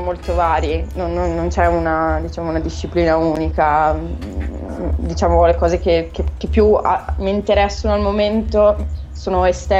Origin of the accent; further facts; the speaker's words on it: Verona, Veneto, Italy; now in Milan, Italy; io sono di Verona, però vivo a Milano perché studio qui, e studio filosofia, sono al secondo anno